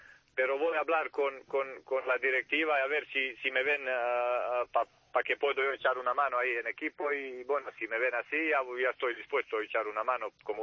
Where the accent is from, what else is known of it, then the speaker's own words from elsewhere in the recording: Montenegro; Sí, señor. Yo soy de Montenegro, sí, señor.